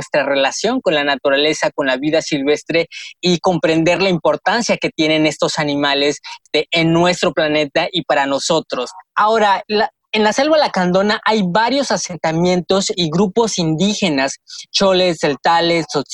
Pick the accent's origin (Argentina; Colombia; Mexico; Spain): Mexico; compartirlo y enamorarnos más de nuestra cultura como mexicanos.